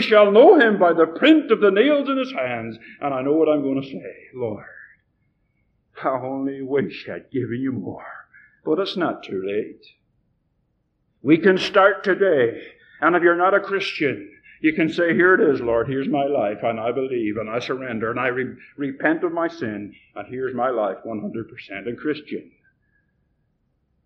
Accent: Ireland; born there; You don't get an American passport when you're born in Ireland. And you know, by my accent, I wasn't born in Texas.

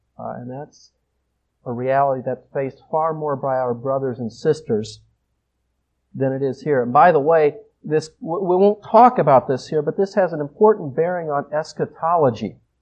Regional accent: United States; I was reading it somewhat as an American.

